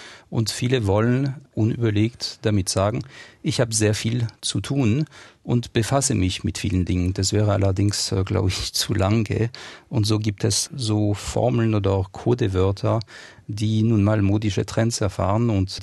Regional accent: France; Als Franzose fühle ich mich da angesprochen und kann mich mit dem Gedanken anfreunden.

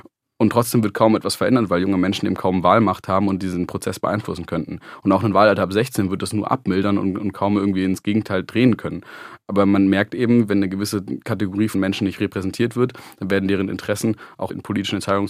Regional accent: Baden-Württemberg, Germany; Also ich komme aus Baden-Württemberg. Der Bund ist mittlerweile der einzige Ort, an dem ich als 16-Jähriger nicht wählen dürfte.

